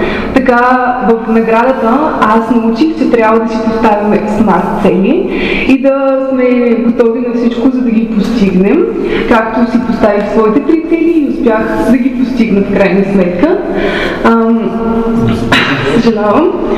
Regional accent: Smolyan, Smolyan Province, Bulgaria; когато току-що беше приключило обучението за лидери в Смолян, моя роден град

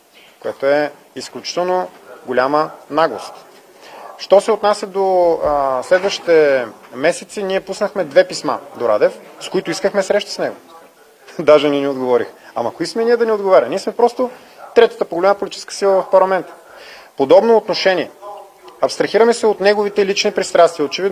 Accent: Varna, Varna Province, Bulgaria

